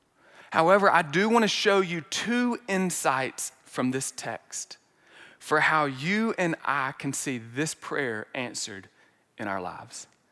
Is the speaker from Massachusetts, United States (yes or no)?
no; Birmingham, Alabama, United States; if the Apostle Paul was from my hometown, Birmingham, Alabama, he would have used the word y'all.